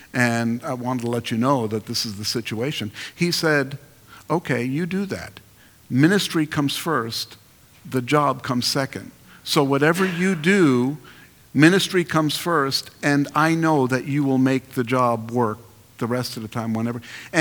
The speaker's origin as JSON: {"language": "English", "town": "Queens", "region": "New York", "country": "United States", "said": "maybe not eloquent, I'm from Queens"}